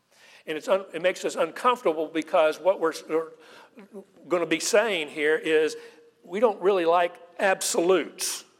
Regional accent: Knoxville, Tennessee, United States; also born or lived in Johnson City; Now, I was raised in Knoxville. My parents met at the University of Tennessee. My mother is from Knoxville.

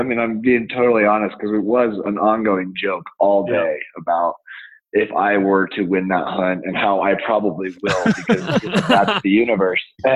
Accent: Summit County, Colorado, United States; I'm originally from Summit County, Colorado, a resort town. Most people are familiar with Breckenridge.

